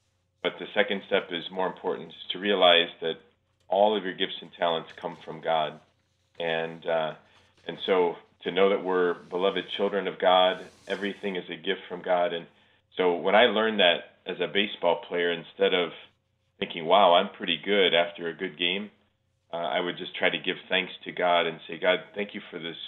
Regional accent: Illinois, United States; You know, I was from Illinois and went to Mississippi State.

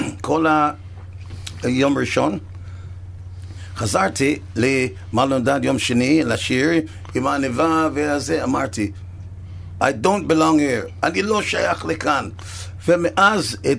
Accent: Jamaica; Hebrew is a second language; also born or lived in England; now in Israel; אני מג'מייקה, אבל הגעתי מאנגליה

